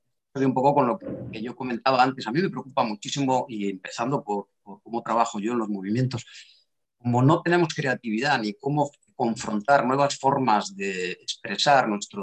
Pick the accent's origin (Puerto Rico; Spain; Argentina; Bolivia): Spain; Basque Country; En mi tierra, en Euskal Herria